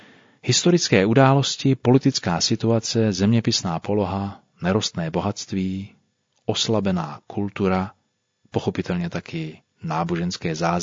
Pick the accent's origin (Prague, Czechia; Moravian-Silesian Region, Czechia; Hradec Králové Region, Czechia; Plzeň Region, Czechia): Moravian-Silesian Region, Czechia; Opava; now in Ostrava, Czech Republic; Koncem roku 85 jsem se oženil a od té doby bydlím v Ostravě. Moje rodné město Opava je od Ostravy vzdáleno pouhých 30 kilometrů